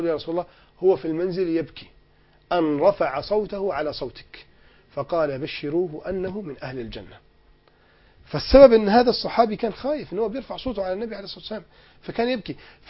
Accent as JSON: {"language": "Arabic", "town": "Alexandria", "region": "Alexandria Governorate", "country": "Egypt", "said": "بنشوف الكورنيش عندنا في اسكندرية اللي بيحصل فيه"}